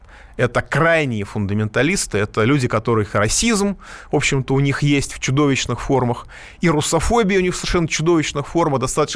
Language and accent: Russian; Armenia; я как армянин, это полностью разделяю.